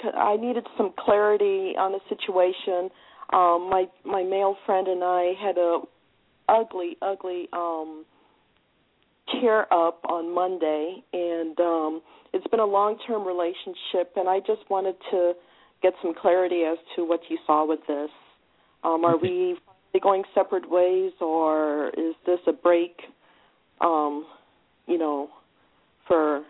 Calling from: Michigan, United States; You certainly can. I'm calling from Michigan.

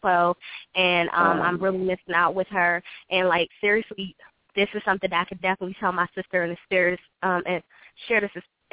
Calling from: Plainfield, New Jersey, United States; I'm calling from Plainfield

